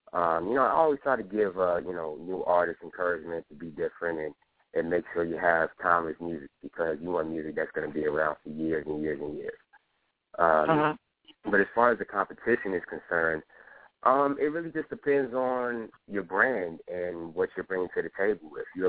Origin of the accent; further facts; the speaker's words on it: Queens, New York, United States; now in Atlanta, United States; I'm from New York originally, from Queens.